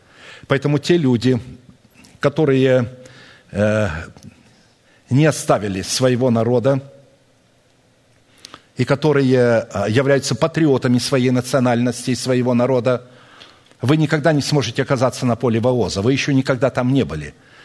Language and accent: Russian; Irkutsk, Irkutsk Oblast, Russia; born there; Я родился в Иркутске, в России, но я не являюсь патриотом этой страны и никогда не являлся, когда жил там.